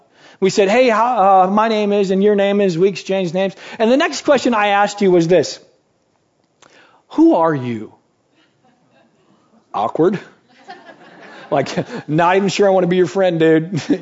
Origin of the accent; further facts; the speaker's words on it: Michigan, United States; And so, because I'm obviously from Michigan.